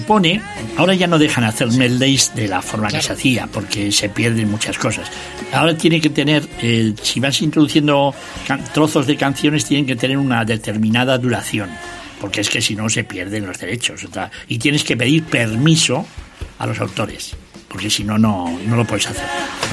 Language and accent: Spanish; Vitoria, Basque Country, Spain; vuelvo a Vitoria, le echo mucho de menos yo a mi pueblo. Bueno, mi pueblo, que es una ciudad de 200,000 habitantes, pero bueno, y capital de Euskadi, o sea que fíjate, ahora somos capitalinos, somos vascos españoles capitalinos